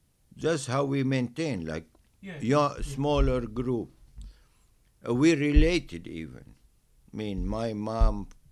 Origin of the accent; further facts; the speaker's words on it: Lebanon; English is a second language; It's not because I'm from Lebanon and Lebanon has nice weather, whatever.